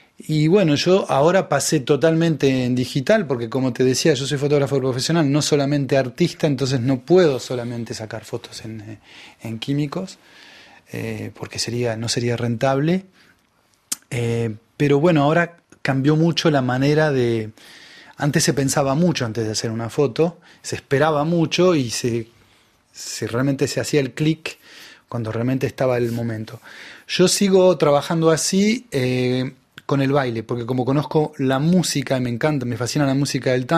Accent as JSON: {"language": "Spanish", "country": "Uruguay", "said": "los uruguayos tenemos algo de los dos. Tenemos un acento que se parece mucho al acento de Buenos Aires, por eso estamos en la Cuenca del Plata, o sea, entre el Río de la Plata. Pero también tenemos mucho de Brasil y es una parte más africana que tenemos nosotros."}